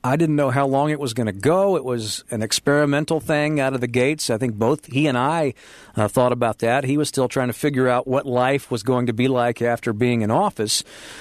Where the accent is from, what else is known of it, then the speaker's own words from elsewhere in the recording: Charlotte, North Carolina, United States; I grew up in Charlotte, so I'm a lifelong Charlottean.